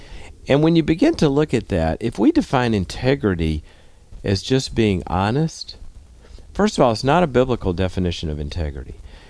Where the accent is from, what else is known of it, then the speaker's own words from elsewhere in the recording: the South, United States; I grew up in the South